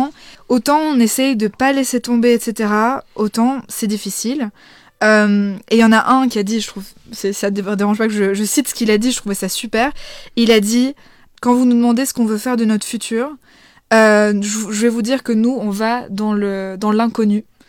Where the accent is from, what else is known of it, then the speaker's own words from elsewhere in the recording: Belgium; moi je suis belge, donc en Belgique